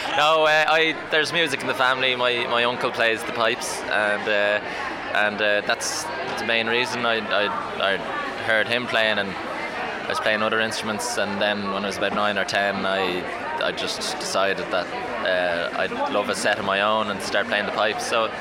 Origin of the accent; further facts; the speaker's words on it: Dublin, Leinster, Ireland; I'm from Dublin.